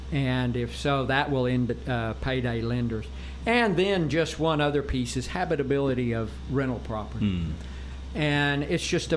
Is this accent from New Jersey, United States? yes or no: no; Arkansas, United States; The interesting thing for Arkansas, though, I grew up in Northwest Arkansas.